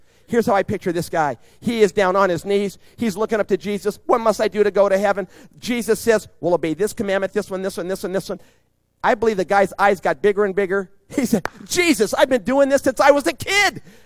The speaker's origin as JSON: {"language": "English", "town": "Mount Helix", "region": "California", "country": "United States", "tie": "born or raised there", "said": "See, I've lived here all my life. I was raised on the Mount Helix area, went to Grossmont High School, got saved as a junior in high school down at the Civic Theater."}